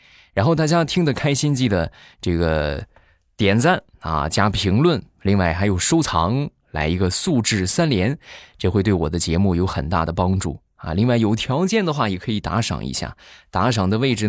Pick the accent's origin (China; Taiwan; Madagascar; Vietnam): China; Shandong; 反正我们北方的桑葚就这个星期差不多才刚熟，就我们山东的啊。